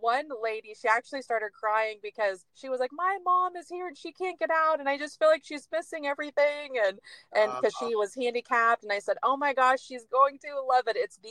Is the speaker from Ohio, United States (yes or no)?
yes; Ohio, United States; we're from Ohio. We never been to Michigan.